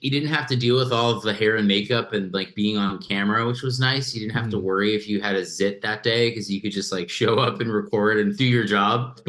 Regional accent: New York, United States; I would literally move from New York to Los Angeles as a New Yorker

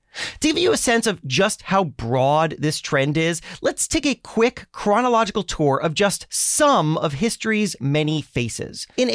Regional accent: Florida, United States; and I grew up in South Florida, so that sounds about right.

